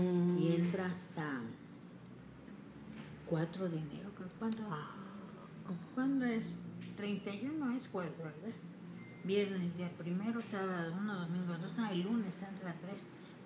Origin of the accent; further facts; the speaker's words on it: Zamora, Michoacán, Mexico; Y la otra vive allá en Zamora, en mi tierra.